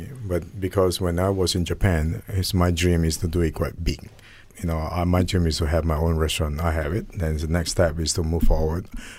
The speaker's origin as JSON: {"language": "English", "country": "Malaysia", "second_language": "English", "said": "as a Malaysian."}